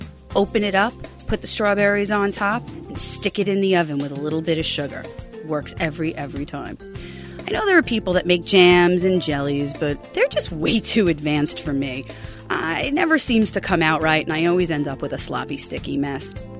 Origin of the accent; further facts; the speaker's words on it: Long Island, New York, United States; I'm from Long Island. We have them at every exit off the LIE in the summertime.